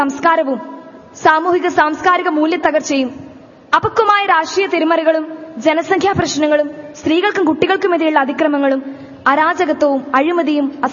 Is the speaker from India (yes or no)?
yes; Kumbala, Kerala, India; I'm coming from Kumbala in Kasaragod district.